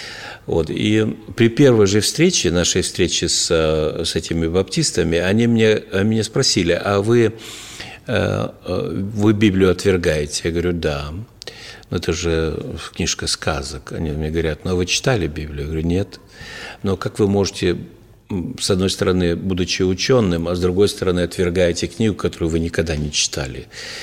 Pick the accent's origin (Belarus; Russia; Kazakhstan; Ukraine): Kazakhstan; born there; also born or lived in Estonia; Я родился в Казахстане, но прожил в Эстонии.